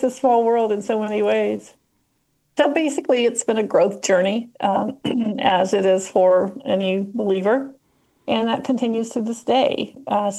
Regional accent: Kentucky, United States; now in Nashville, United States; I grew up in Eastern Kentucky. My father was a coal miner and my mother was a homemaker. I now live outside Nashville

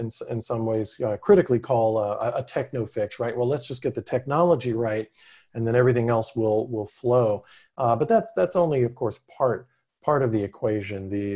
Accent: Nashville, Tennessee, United States; I just mentioned growing up in Nashville, Tennessee, and being able to swim in Percy Priest Lake, which was made possible by a dam.

